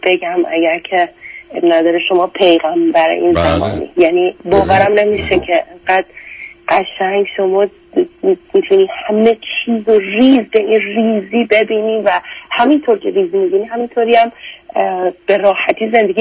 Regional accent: Iran; دوست دارم از ایرانم برم

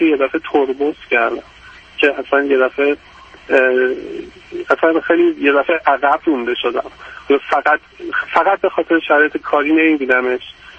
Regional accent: Iran; moved away as an adult; روزی که داشتم از ایران می اومدم بیرون تقریبا 30 سالم بود،

